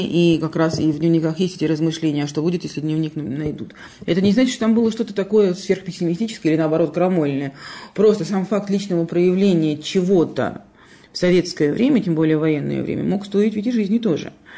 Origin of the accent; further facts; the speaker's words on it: Saint Petersburg, Russia; Если говорить о моем родном городе, огромное количество публикаций в течение последнего времени вышло в свет.